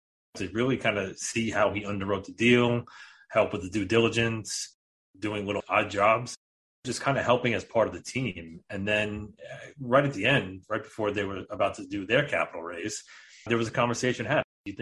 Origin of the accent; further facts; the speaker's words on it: New York, United States; We're both from New York